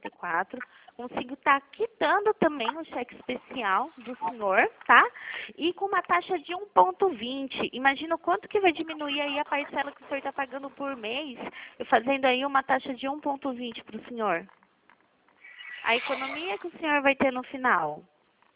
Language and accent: Portuguese; Pirassununga, São Paulo, Brazil; Sim, eu sou de Pirassununga.